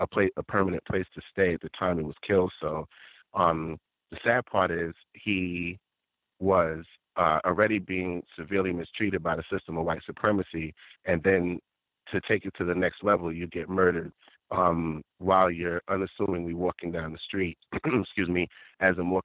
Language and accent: English; New York, United States; I'm from New York. I actually work in New York every day.